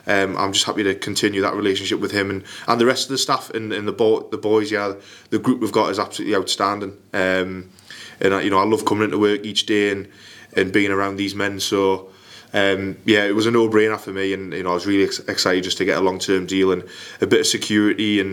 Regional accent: Scotland, United Kingdom; born there; Yeah, obviously I was born in Scotland myself

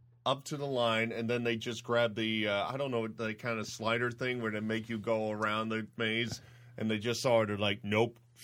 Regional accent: Philadelphia, Pennsylvania, United States; I'm from Philadelphia. I'm used to this

